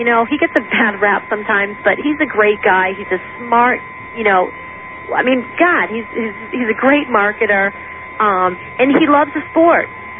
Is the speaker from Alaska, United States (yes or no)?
no; New Hampshire, United States; I mean, I can deal with cold because I'm from New Hampshire